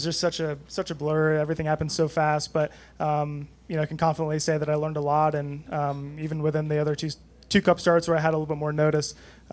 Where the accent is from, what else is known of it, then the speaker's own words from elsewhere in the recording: Marietta, Georgia, United States; I grew up in Marietta, Georgia, so not too far from here. And, you know, I grew up racing on this quarter mile right outside of this media center.